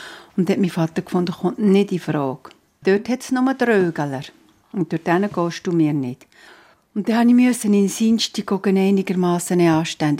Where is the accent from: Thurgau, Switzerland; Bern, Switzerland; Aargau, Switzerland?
Aargau, Switzerland; Rothrist; Ich bin in Aargau, in Rotrist aufgewachsen. Ich bin aus einer Familie mit 4 Kindern und bin dort in die Schule.